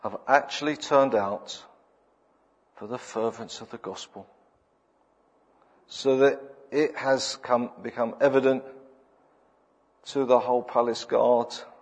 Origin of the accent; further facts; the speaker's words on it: King's Cross, London, United Kingdom; When I grew up in King's Cross, I'm an inner city boy. Council estates, drug dealers, gangs, prostitution, that kind of area.